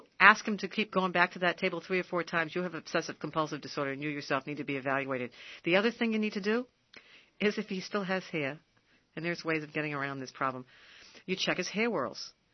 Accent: Rhode Island, United States; Yeah, I come from Rhode Island. We mispronounce everything.

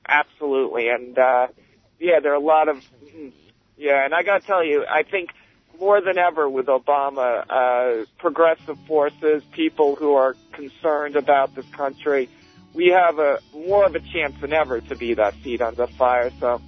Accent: Huntington, New York, United States; now in Central Islip, United States; Well, I'm originally from Huntington, but I live in Central Islip these

